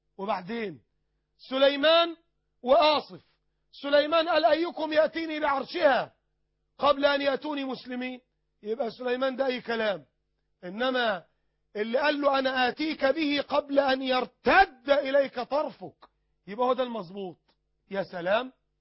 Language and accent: Arabic; Sohag, Sohag Governorate, Egypt; واحنا جايين من سوهاج